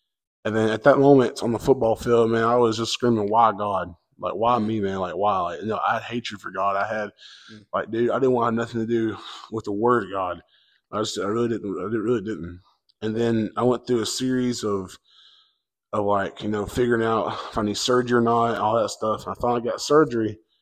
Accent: Cleveland, Alabama, United States; I'm from Cleveland, Alabama.

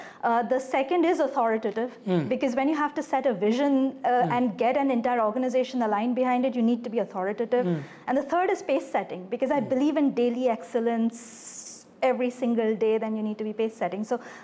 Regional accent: Kolkata, West Bengal, India; I come from Kolkata.

